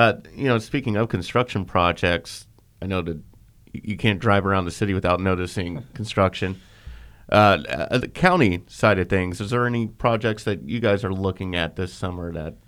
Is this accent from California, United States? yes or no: yes; California, United States; born there; I was born in California and have a lot of family that at the time were still in California.